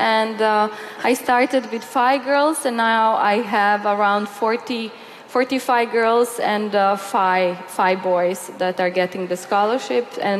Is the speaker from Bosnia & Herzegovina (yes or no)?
yes; Bosnia & Herzegovina; even though I grew up in Bosnia, I'm still considered, and my family and all our Roma people, as the other, like a second class citizens.